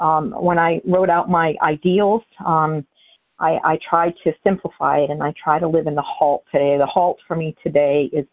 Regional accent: New Hampshire, United States; Yes, I am from New Hampshire.

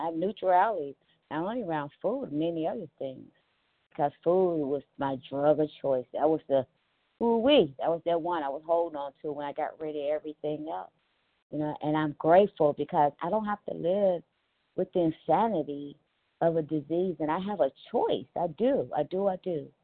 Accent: Cincinnati, Ohio, United States; I am from Ohio, Cincy, Ohio.

